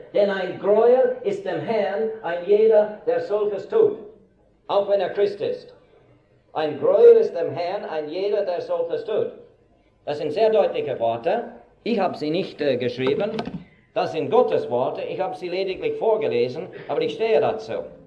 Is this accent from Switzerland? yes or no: yes; Switzerland; aber bei uns in der Schweiz gibt es zunehmend okkulten Einflüssen in den Schulbüchern.